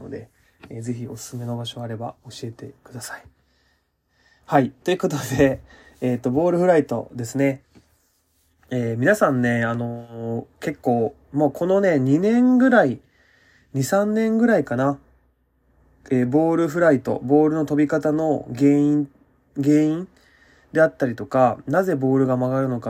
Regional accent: Kansai, Japan; 自分関西人なんですけど、

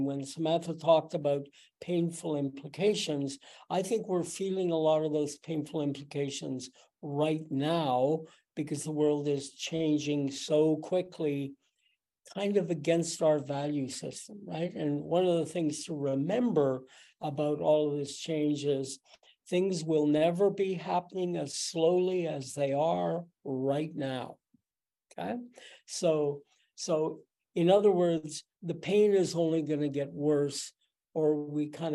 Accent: Canada; there are many people around the world who think we are helping them simply by being Canadian

